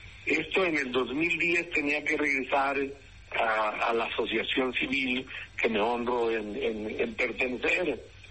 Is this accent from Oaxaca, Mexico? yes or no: no; León, Guanajuato, Mexico; born there; Yo nací en León y me pienso morir en León, amigo.